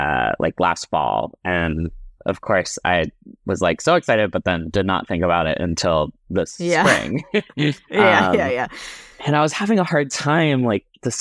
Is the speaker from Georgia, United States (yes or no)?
no; Massachusetts, United States; I'm also from Cape Cod. So kind of growing up on Cape Cod, growing up as a gay little boy